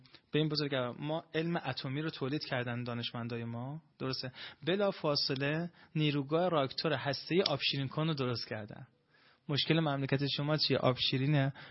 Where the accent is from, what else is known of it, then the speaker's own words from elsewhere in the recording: Iran; من ایرانیم، این بزرگا تو کشورم